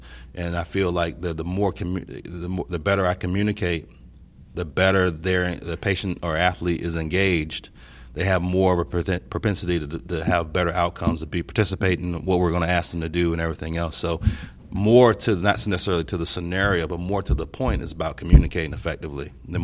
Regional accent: the South, United States; I'm from the South, so everything's kind of, you know.

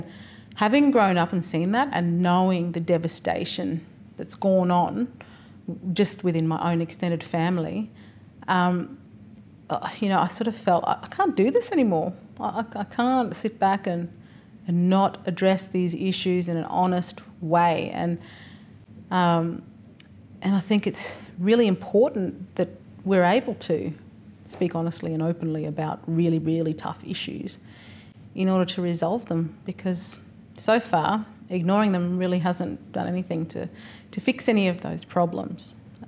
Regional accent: Darwin, Northern Territory, Australia; born there; I was born in Darwin in 1981. My parents were working as teachers on Melville Island and the Tiwi Islands at the time. So I guess for me, as a Warlpiri woman, because my mother's Warlpiri

